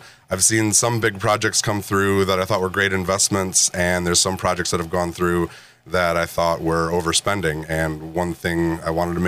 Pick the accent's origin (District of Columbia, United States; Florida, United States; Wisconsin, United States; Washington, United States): Wisconsin, United States; Elto; So I grew up in the Waupun area in the little small town of Elto, if anybody knows that one. Grew up there, went to school there, went to college in Illinois